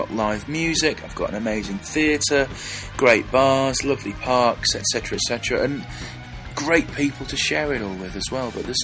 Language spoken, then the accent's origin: English; Yorkshire and the Humber, United Kingdom; now in London, United Kingdom; Me being a Yorkshire boy originally